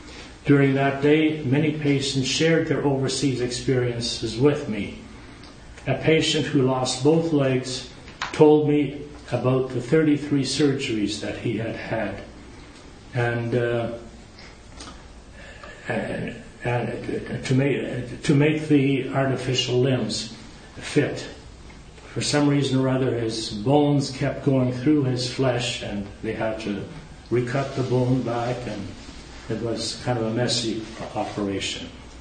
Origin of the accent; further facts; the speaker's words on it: Manitoba, Canada; Our team consisted of three men from Arnav, Manitoba, my hometown